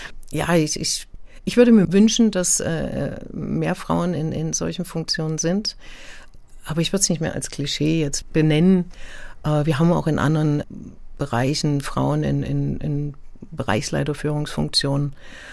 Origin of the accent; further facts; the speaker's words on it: Eisenach, Thuringia, Germany; born there; Ich bin gebürtig aus Eisenach.